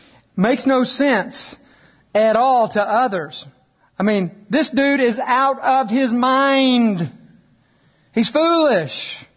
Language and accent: English; Texas, United States; I grew up in West Texas, as you know, sandstorms. But we were only 3.5 hours from the mountains of New Mexico.